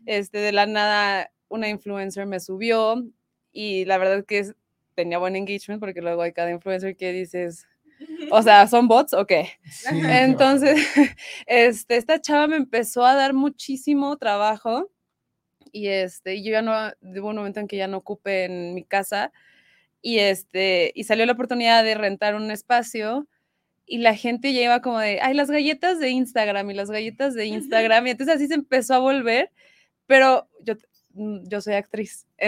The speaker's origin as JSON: {"language": "Spanish", "town": "Tijuana", "region": "Baja California", "country": "Mexico", "said": "yo soy de Tijuana, entonces mis papás no estaban acá"}